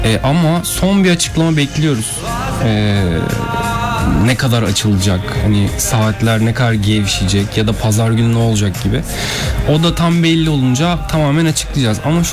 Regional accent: Bursa, Turkey; Benim memleketim Bursa'da var.

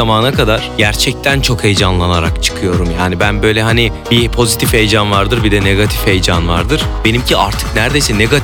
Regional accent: Istanbul, Turkey; İstanbulluyum. Dedem, annem, babam, dedem, dedelerim yani. Anne tarafı, baba tarafı. Evet. Bir tek büyük anneannem var. O Giresun'dan İstanbul'a göç.

